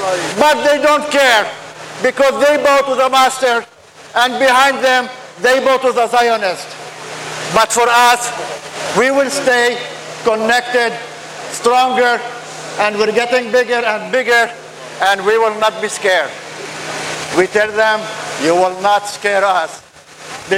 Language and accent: English; Canada; But we, as a Canadian, we cherish our understanding and appreciation to the freedom of the speech, freedom of expression